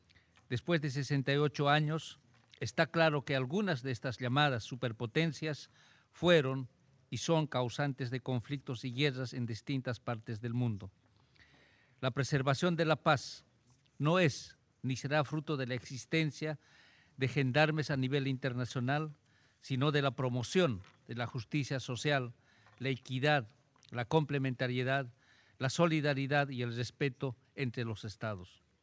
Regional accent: Bolivia; Hoy es 6 de agosto, día en que mi patria celebra su independencia.

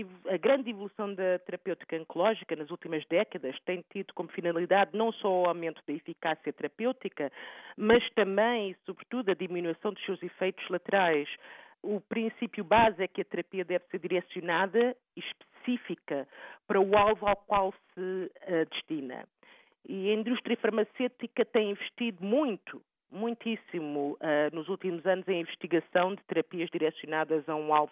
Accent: Portugal; É uma grande honra para mim, como portuguesa, estar presente nesta entrevista.

